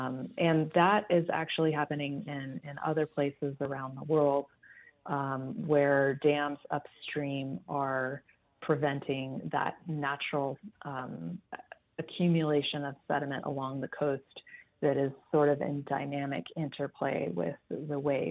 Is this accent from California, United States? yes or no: yes; California, United States; But I grew up in the Bay Area.